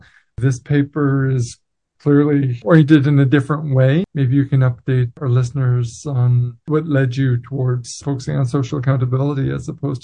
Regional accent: Quebec, Canada; Université de Sherbrooke in Quebec, in my home country.

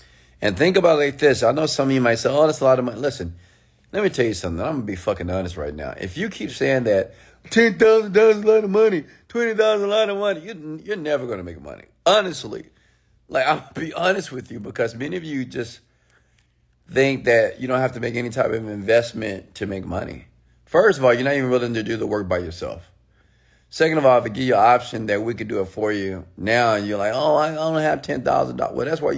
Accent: Houston, Texas, United States; Houston, Texas. Home of the Players and Pimps. H-Town. Texas. South Side. Sunny Side.

